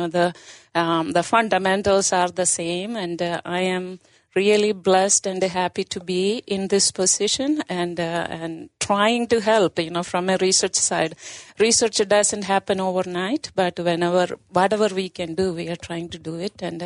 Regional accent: South India, India; moved away; I was born and brought up in India, in a farming family in the very southern part of India. That's very tropical, close to the ocean, very different kind of agriculture.

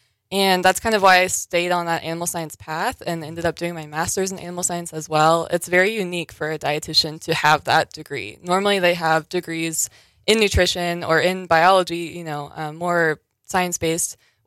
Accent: Austin, Texas, United States; I'm from Austin, Texas. So a city of 1 million people, that's how many people are in Montana.

